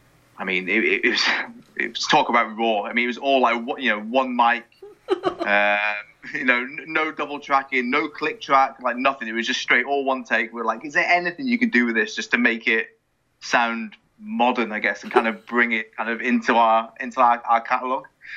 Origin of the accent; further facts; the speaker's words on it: Wales, United Kingdom; I'm from Wales originally, from a little town in the middle of Wales, and I was playing in bands around that area for a few years